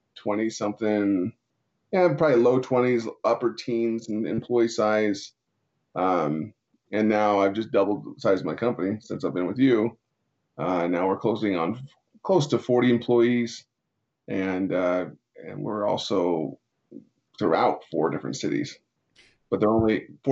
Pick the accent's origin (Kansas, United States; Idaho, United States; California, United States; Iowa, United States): Idaho, United States; Pocatello; I'm from Pocatello, Idaho. You know, just a thriving city over here. About 80,000 people.